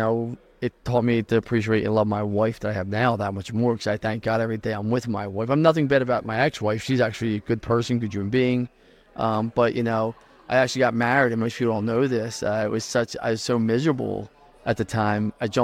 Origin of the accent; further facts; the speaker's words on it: Philadelphia, Pennsylvania, United States; from Northeast Philly, Bucks County. I grew up in group homes, foster care systems